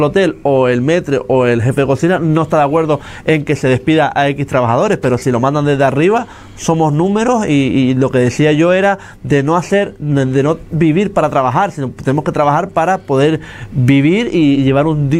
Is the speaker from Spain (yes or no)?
yes; Canary Islands, Spain; now in Fuerteventura, Spain; Majorero de adopción, aquí estamos igual que yo también soy de Gran Canaria.